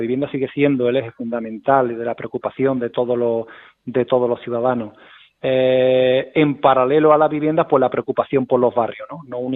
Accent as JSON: {"language": "Spanish", "town": "Fuentes de Andalucía", "region": "Andalusia", "country": "Spain", "tie": "born or raised there", "said": "Mi pueblo, mi familia está ahí, en fin. Y en cuanto a qué quiero aportar, pues por supuesto, de entrada, trabajo, entrega, voluntad y además porque creo que ha llegado el momento en Fuentes de Andalucía de un cierto cambio."}